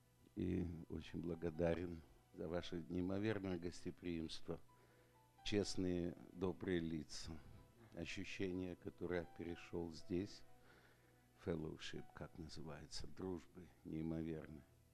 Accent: Los Angeles, California, United States; Я из Лос-Анджелеса, и я уже два раза был на энкаунтере, принадлежу к World Outreach церкви.

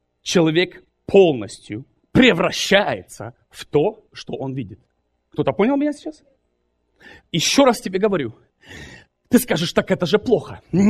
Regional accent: Zaporizhzhia, Zaporizhzhia Oblast, Ukraine; born there; Я родился там, на Хортиці.

